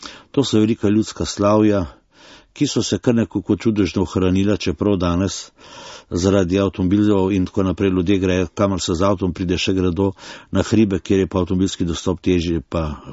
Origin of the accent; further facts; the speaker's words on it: Novo Mesto, Southeast Slovenia, Slovenia; born there; jaz sem, kot se že omenil, nisem Ljubljančan, sem nameščen, ampak sem rojen v ulici svetega Jurija v Novomeski.